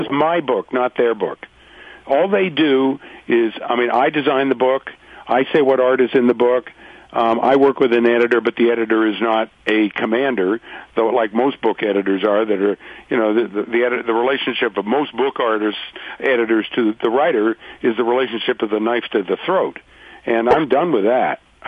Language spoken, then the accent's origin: English; Canada; born there; also born or lived in United States